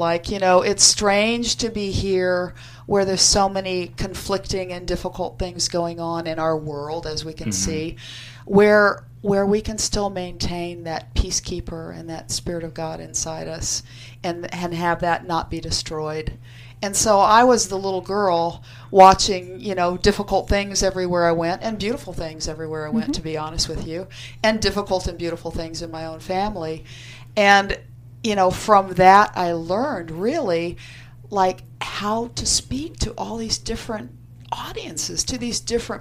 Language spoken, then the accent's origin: English; Norman, Oklahoma, United States; born there; also born or lived in Tulsa, United States; Well, I was born in Norman, Oklahoma.